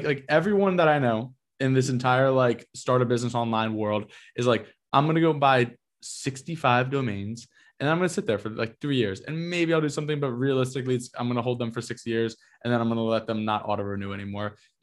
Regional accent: New Jersey, United States; I mean, I grew up in South Jersey, so like if you go down there, there's like some green stuff.

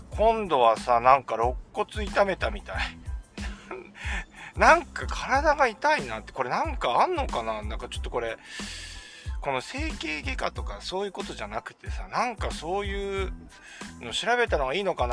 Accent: Kujūkuri, Chiba, Japan; 僕ほら九十九里の方のさ出身なんですよね。九十九里浜ってあるじゃないですか、千葉県にね。九十九里浜ですよね、外房とか言われてるところですよね。

